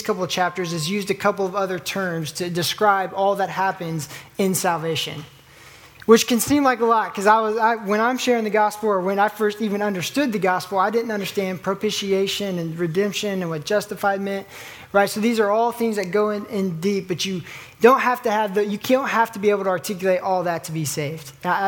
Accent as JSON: {"language": "English", "region": "Oklahoma", "country": "United States", "tie": "born or raised there", "said": "But wrestling, I grew up in Oklahoma, that's our sport."}